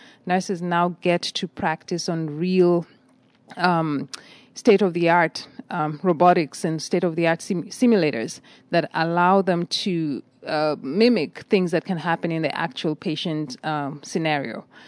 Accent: Nairobi, Kenya; moved away as an adult; now in Texas, United States; I'm originally from Kenya. Was born and raised in Nairobi, Kenya. Did my high school in Kenya, and shortly after completing my high school education there, I immigrated to the United States in 1996. And I have been in Texas pretty much throughout that whole time

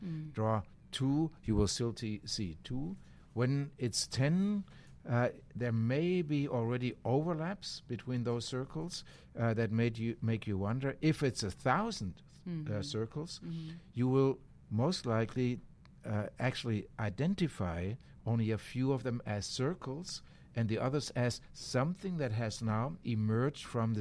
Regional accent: Bremen, Germany; English is a second language; from Germany, Bremen in Germany.

